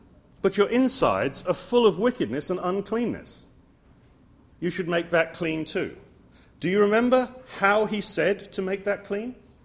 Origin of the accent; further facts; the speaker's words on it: England, United Kingdom; I grew up in England, in a society very similar to this one, I guess, the Christadelphian Society in England